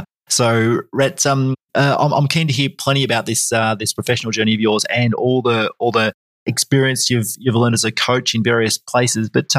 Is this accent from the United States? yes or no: no; Foster, Victoria, Australia; a not-for-profit aged care facility here in my hometown of Foster